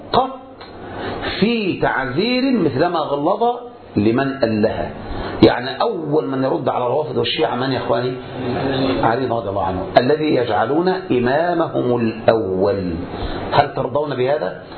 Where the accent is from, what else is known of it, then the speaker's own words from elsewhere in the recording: Egypt; هذه خلافات 5% عندنا في مصر